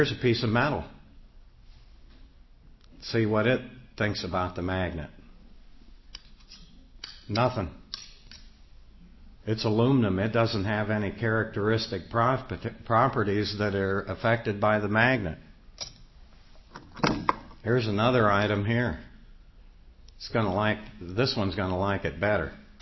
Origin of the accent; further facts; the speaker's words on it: New York, United States; That's why I'm here from New York.